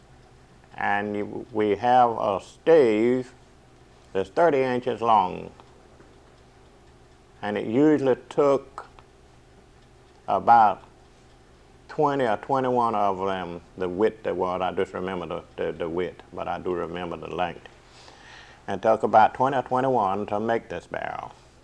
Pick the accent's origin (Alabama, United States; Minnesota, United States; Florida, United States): Florida, United States; Esto; I was born in … I was born and reared in Esto, Florida here, Holmes County.